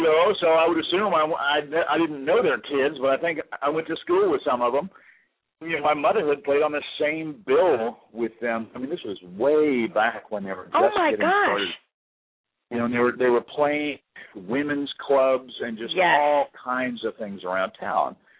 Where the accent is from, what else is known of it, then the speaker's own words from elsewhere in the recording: Virginia, United States; moved away as an adult; I'm from Virginia. I heard you mention Virginia earlier in the show